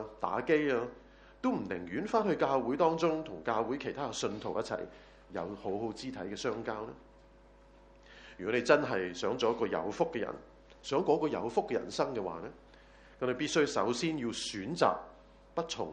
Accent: China; 你知道我们中国人的说话就是物以类聚

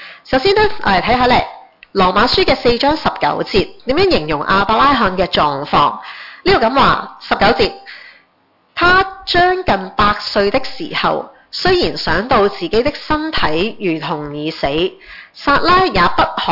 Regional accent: Hong Kong; 即是我们香港人就说最 top 啦

